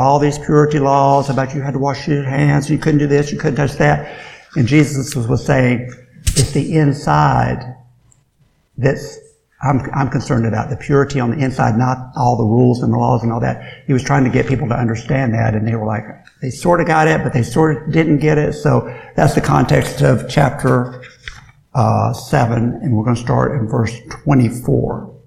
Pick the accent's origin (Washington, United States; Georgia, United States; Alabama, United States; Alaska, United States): Alabama, United States; I'm from Alabama. Maybe that's why.